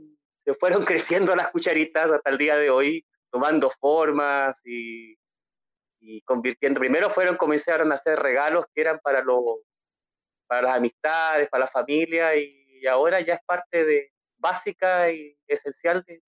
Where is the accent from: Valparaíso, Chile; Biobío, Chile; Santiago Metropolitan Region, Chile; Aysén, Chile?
Santiago Metropolitan Region, Chile; Santiago; born there; Yo nací en Santiago.